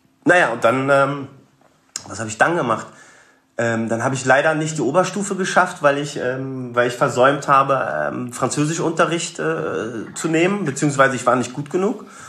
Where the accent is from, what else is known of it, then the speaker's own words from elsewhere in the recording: Berlin, Germany; Aber ich bin tatsächlich ja in Moabit halt groß geworden, also Berlin, Moabit, das war jetzt nicht so die geilste Gegend.